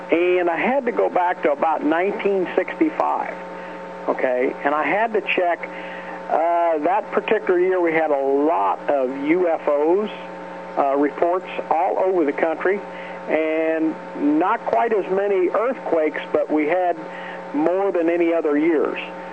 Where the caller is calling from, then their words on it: Lebanon, Indiana, United States; from Lebanon, Indiana.